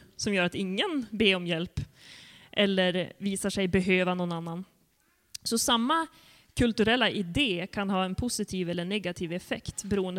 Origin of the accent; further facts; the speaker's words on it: Sweden; Jag personligen, jag är påverkad mycket av det faktum att jag är född och uppvuxen i Sverige.